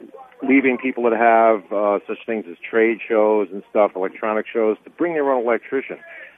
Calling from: Vermont, United States; I'm calling you from Vermont. I'm here for the scenery, not the people.

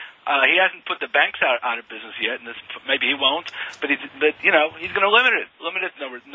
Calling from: New York, United States; I'm calling you from New York.

